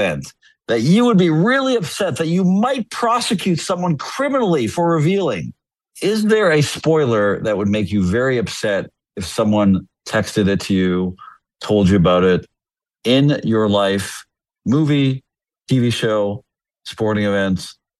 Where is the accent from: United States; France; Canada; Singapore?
Canada; one of the seminal moments of my sporting life as a Canadian was Ben Johnson winning the gold medal over Carl Lewis